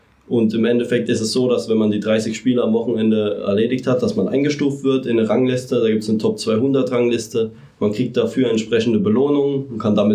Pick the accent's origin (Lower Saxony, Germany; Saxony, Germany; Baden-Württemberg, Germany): Baden-Württemberg, Germany; Mannheim; ich bin Mannheimer, der Marco ist auch Mannheimer gebürtiger.